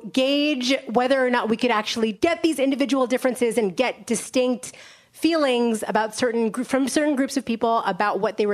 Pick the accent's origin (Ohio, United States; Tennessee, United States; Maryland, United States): Ohio, United States; Cleveland; I also wanted to examine the state of Ohio, which is where I'm from originally. I'm from Cleveland, Ohio originally.